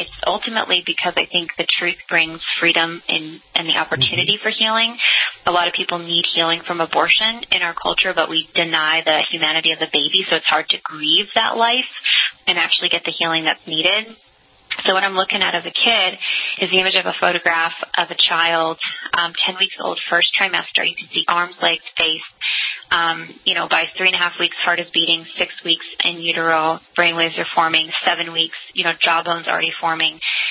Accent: San Jose, California, United States; And I'm one of 8 kids, so I'm from San Jose, California.

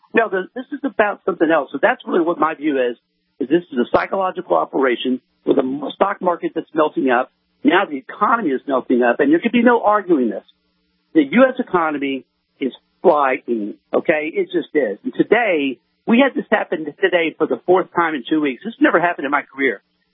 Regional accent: Texas, United States; I'm from Texas, got a lot of friends here.

